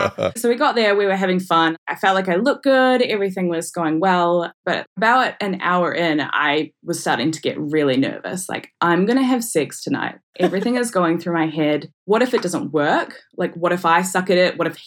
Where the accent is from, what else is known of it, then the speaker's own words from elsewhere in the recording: New Zealand; No, I'm from New Zealand.